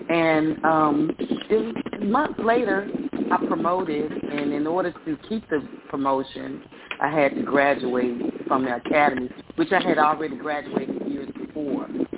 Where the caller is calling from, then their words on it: Texas, United States; I'm calling from Texas.